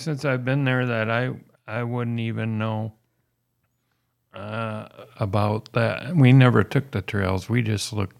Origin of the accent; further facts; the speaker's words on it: Minnesota, United States; Actually, more so than even my home state of Minnesota.